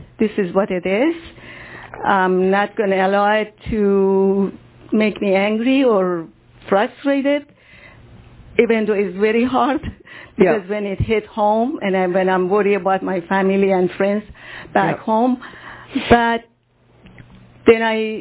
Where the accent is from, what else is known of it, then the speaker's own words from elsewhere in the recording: Iran; English is a second language; And also, I'm from Iran